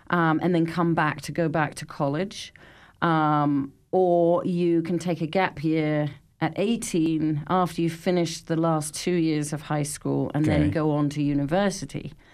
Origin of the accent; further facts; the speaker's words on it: United Kingdom; now in Fort Collins, United States; I'm not from Texas either, believe it or not. I am a true Brit and very proud of it.